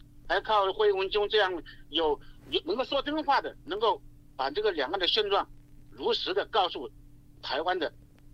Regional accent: Hunan, China; 我简单介绍一下吧，我是湖南人，大陆人

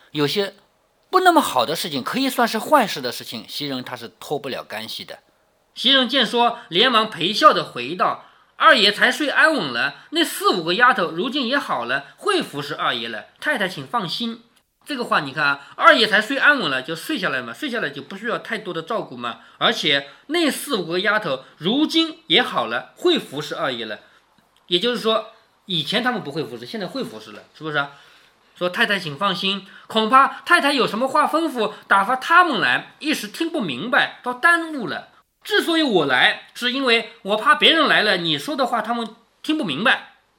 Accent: China; 我们中国人做不了旋盖呀。

